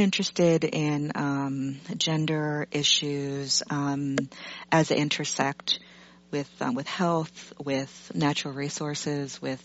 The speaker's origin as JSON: {"language": "English", "region": "California", "country": "United States", "said": "I am a Californian."}